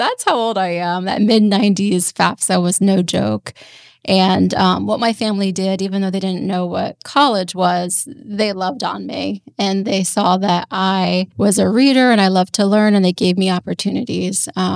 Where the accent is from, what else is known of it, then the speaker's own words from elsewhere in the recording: New Jersey, United States; now in Gainesville, United States; I call Gainesville home right now, and I am a Florida transplant like many Floridians. I'm from New Jersey. I grew up on the Jersey Shore, and I am a first-generation student.